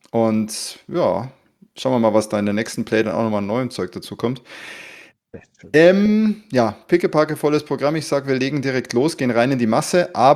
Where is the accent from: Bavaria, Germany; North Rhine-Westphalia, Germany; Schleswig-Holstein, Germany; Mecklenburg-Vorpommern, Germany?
Bavaria, Germany; ein weißes Limo, ne, sagt man ja bei uns in Bayern